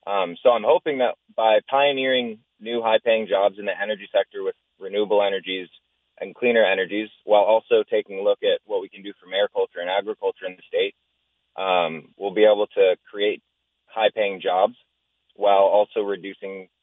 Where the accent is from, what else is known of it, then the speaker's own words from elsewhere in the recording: Valdez, Alaska, United States; So as a lifelong Alaska, I was born here in Valdez. I grew up in Valdez. And I have property here